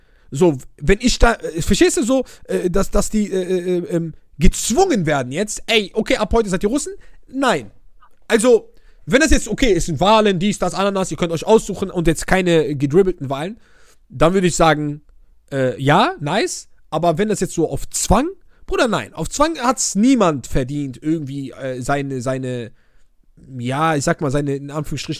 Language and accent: German; Oujda, Oriental, Morocco; German is a second language; ich wohne ja aus einer Grenzstadt, ich komme ja aus Oujda. So, ich bin ja Grenze Algerien.